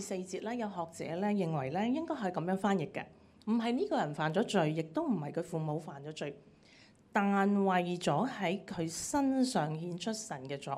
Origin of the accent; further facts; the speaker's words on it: China; 跟我們中國人都很像的